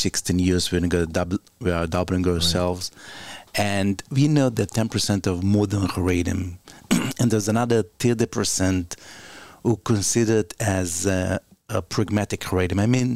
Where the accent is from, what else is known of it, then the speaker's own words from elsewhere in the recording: Jerusalem, Jerusalem District, Israel; English is a second language; when I grew up in Meir Sharim, I didn't know nothing about Israel. Nothing. In those years, it was very isolated, autonomous-y.